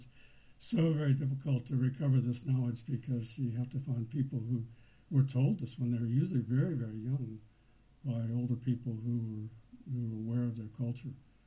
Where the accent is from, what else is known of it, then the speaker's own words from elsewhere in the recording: United States; now in United Kingdom; you can tell, obviously, I came from the United States.